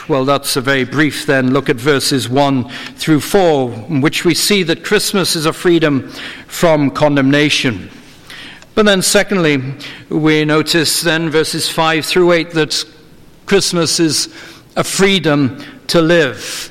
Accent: Wales, United Kingdom; the hymnal with which I grew up in Wales.

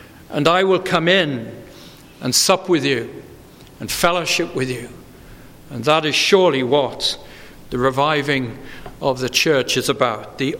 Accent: United Kingdom; I can think of instances coming up right now in my home country, the United Kingdom

